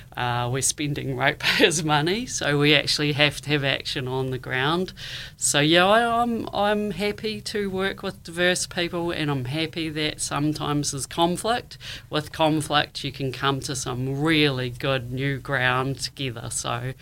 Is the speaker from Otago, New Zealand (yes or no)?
yes; Dunedin, Otago, New Zealand; I grew up in South Dunedin. I went to Caversham School.